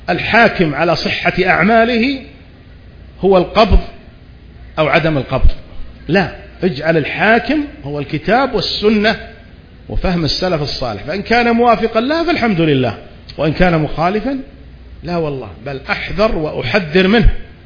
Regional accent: Saudi Arabia

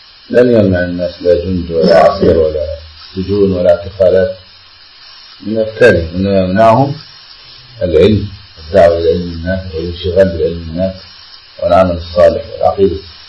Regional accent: Egypt; علماء بلدنا مصر

